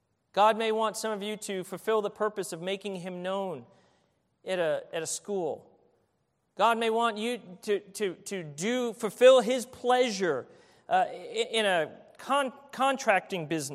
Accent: New York City, New York, United States; also born or lived in Cleveland, Ohio; I was born in the Bronx, New York City. Country mouse, city mouse. You know, 14 years in New York City, then 14 years in Cleveland, Ohio.

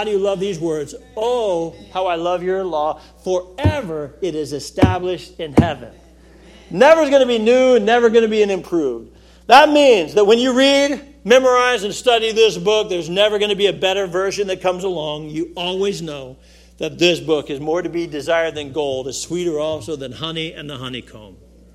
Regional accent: Colorado Springs, Colorado, United States; When we got married, we moved back to my hometown, which is Colorado Springs, Colorado.

